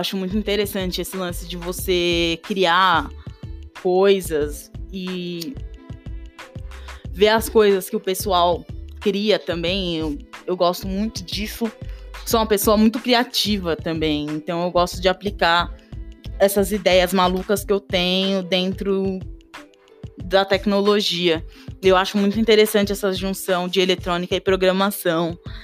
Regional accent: Diadema, São Paulo, Brazil; also born or lived in Minas Gerais; eu tenho 24 anos, nasci em Minas, mas moro em Diadema desde sempre, amo esse lugar

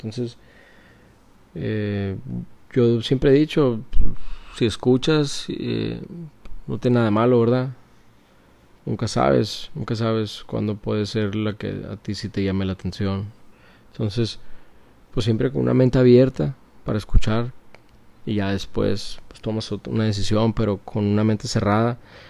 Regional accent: United States; now in Culiacán, Mexico; Soy de Estados Unidos. Tengo aproximadamente 4 años viviendo aquí en Culiacán.

